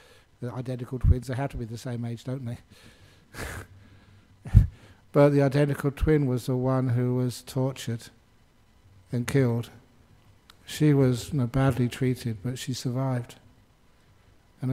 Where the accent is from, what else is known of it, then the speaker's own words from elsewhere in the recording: Australia; And I replied, "Oh, I am from Australia."